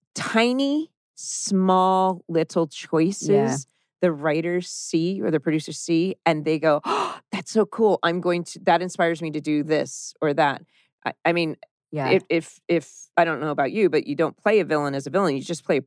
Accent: Dana Point, California, United States; In Dana Point.

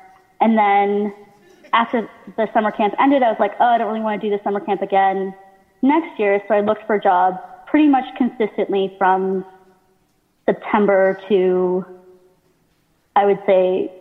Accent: Canada; I'm Canadian, I'm nice.

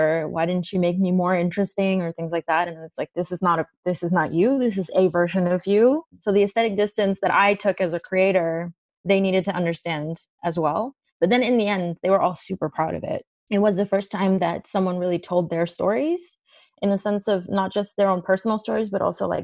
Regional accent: New York, United States; even when I was growing up in New York

